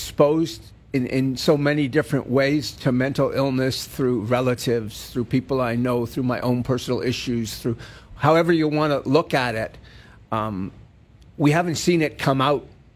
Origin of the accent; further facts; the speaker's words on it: Canada; And on the other side, I'm cheering like heck as a Canadian for Ellie Black to do what she does best.